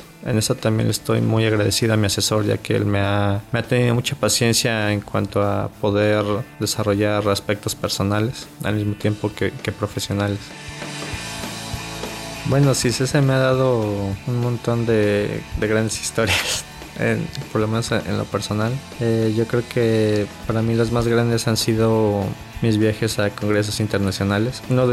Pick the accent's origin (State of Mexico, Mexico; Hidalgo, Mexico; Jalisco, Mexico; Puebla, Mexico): Puebla, Mexico; yo vengo de Puebla, Puebla, y actualmente estoy haciendo el doctorado en Ciencias de la Tierra aquí en CICESE.